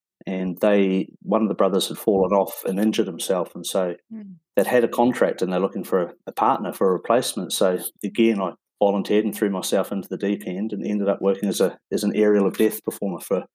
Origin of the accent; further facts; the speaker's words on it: New Zealand; Well, I started in the circus business back in New Zealand. I'm from New Zealand.